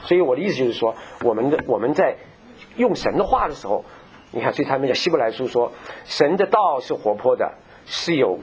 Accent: Taiwan; 所以像我们从台湾来的人，很多人我们都是台湾那个大神小庙一大堆啊

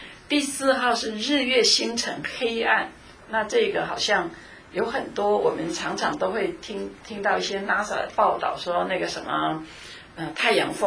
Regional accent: China; 因为阴沉呢，我们中国人讲就是毒药

